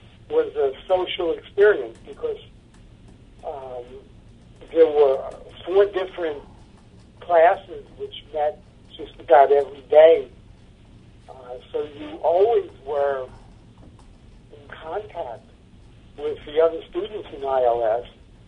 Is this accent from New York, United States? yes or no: yes; Brooklyn, New York, United States; I'd never had those opportunities growing up in Brooklyn.